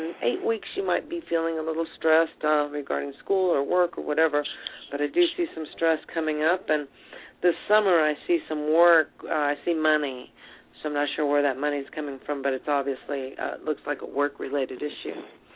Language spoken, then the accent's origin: English; Texas, United States; also born or lived in Germany; I say y'all, I'm originally from the South. I was raised in Texas, born in Germany. My father was in the military, and my mother was a Spaniard